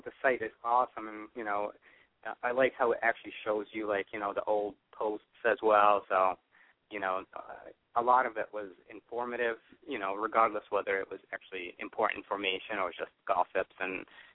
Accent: Egypt; you know, I'm originally from Egypt, so, like, we were naming a lot of the stuff, you know, ancient Egyptian names

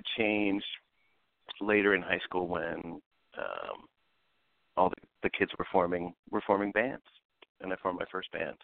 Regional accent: Philadelphia, Pennsylvania, United States; Well, I grew up in Philadelphia, actually.

